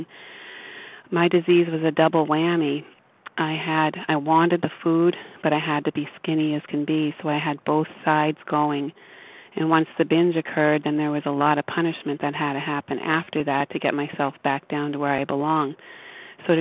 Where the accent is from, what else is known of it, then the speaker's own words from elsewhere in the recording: Florida, United States; I'm from Florida